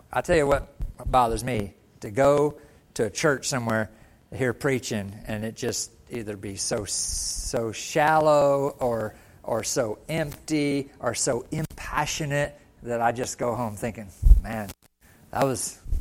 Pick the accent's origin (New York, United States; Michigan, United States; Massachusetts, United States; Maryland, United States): Michigan, United States; Harrison; Up north in Harrison, I grew up in Harrison, but 20 minutes away was Gladwin, Michigan.